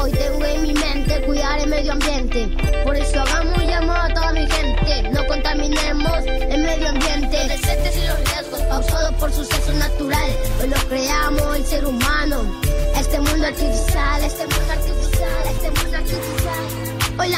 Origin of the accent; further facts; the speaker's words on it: Santo Domingo, Santo Domingo de los Tsáchilas, Ecuador; Desde mi tierra Sachi, Santo Domingo, Ecuador.